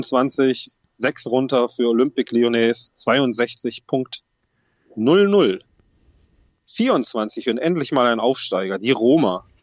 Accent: Wolfsburg, Lower Saxony, Germany; Ist meine Heimat Wolfsburg.

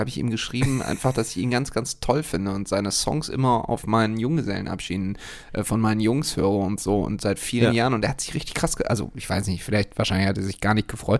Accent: Düsseldorf, North Rhine-Westphalia, Germany; Ich bin ja Düsseldorfer

